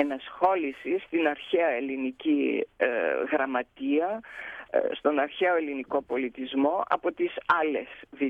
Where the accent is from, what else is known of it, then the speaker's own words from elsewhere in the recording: Thessaloniki, Central Macedonia, Greece; Γεννήθηκα και μεγάλωσα στη Θεσσαλονίκη. Είμαι παιδί προσφύγων. Η μάνα μου ήταν από τη Σμύρνη και ο πατέρας μου από την Ανατολική Θράκη.